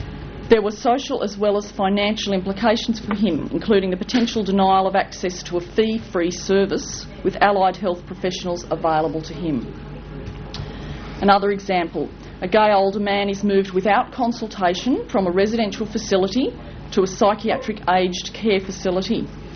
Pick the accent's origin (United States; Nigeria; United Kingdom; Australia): Australia; Sydney, New South Wales; also born or lived in Central Australia; now in Adelaide, Australia; We are both originally from Sydney. We then lived in Central Australia for over a decade, and we're now living in Adelaide